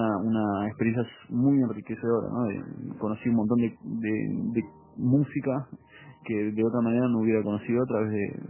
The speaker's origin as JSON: {"language": "Spanish", "country": "Uruguay", "tie": "born or raised there", "also_born_or_lived": "France / Mexico", "moved": "as an adult", "said": "Yo nací en Francia, viví después en México 4 años, crecí acá en Uruguay y a los 20 años me volví a vivir a Francia. Recién ahí, a los 20 años, fue cuando me di cuenta de lo uruguayo que era, ¿no? O sea, para mí toda la vida, yo era franco-uruguayo."}